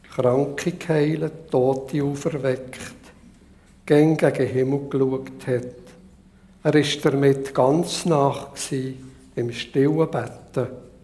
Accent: Switzerland; dass es unser Land nach vielen hundert Jahren noch gibt, wo wir als Schweizer Volk so gut haben.

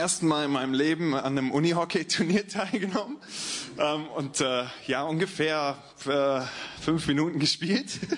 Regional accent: Bremen, Germany; Nein, eigentlich komme ich von Deutschland. Aus Bremen, um genau zu sein.

